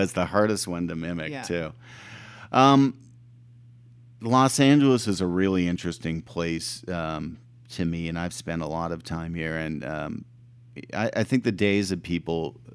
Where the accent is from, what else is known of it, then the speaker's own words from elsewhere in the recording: Ottawa, Ontario, Canada; Well, I'm from Ottawa, but yeah.